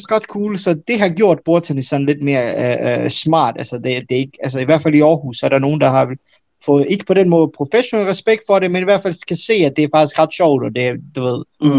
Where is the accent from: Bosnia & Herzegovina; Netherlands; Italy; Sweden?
Bosnia & Herzegovina; Danish is a second language; now in Denmark; Bosnien, hvor jeg kommer fra, i Bosnien